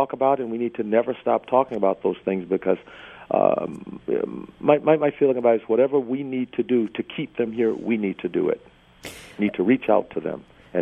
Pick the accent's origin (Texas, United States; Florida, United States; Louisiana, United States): Louisiana, United States; I'm a person with a fair amount of confidence in myself, and I learned that growing up in Louisiana.